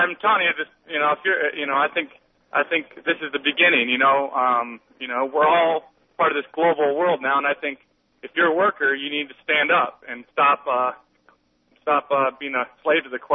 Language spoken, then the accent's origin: English; Lansing, Michigan, United States; I grew up in Lansing, Michigan, and, you know, I just watched my whole state just deteriorate.